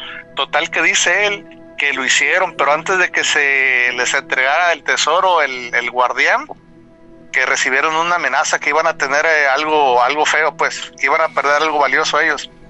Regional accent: Nayarit, Mexico; Ahí mismo en mi pueblo, ahí en Nayarit.

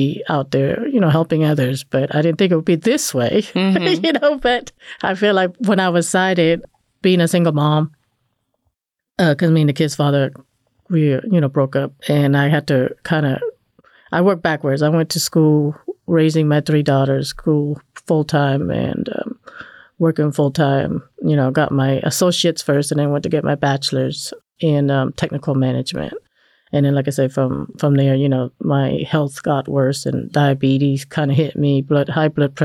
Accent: Virginia, United States; also born or lived in Cambodia / Oregon; So by the time I was 12, we moved from the West Coast to the East Coast. So we went from Oregon to Virginia. And then I grew up there, high school, and I moved around a couple times. But I landed here in Georgia about going on 30 years.

